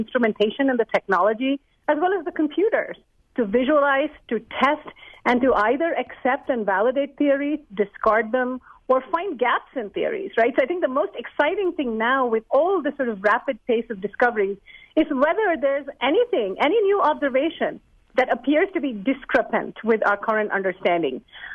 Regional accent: Delhi, India; I was a young girl growing up in Delhi, and I got my first look at the heavens through a telescope

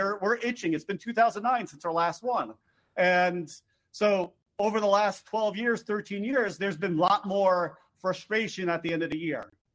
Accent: New York, United States; Where I talked about my kids, where I'm from. I'm from New York. I'm a Yankees fan.

